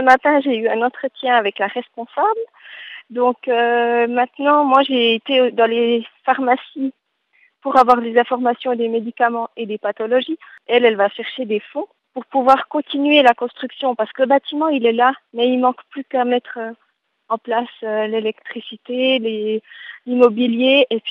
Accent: Switzerland; je me prenais la tête chez moi en Suisse

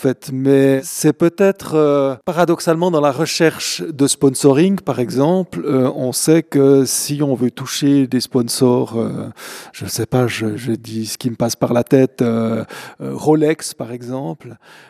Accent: La Chaux-de-Fonds, Neuchâtel, Switzerland; born there; je suis quelqu'un qui est implanté dans la région aussi. Je suis né à La Chaux-de-Fonds. Je suis pas quelqu'un qui est parachuté de Zurich ou de Berne

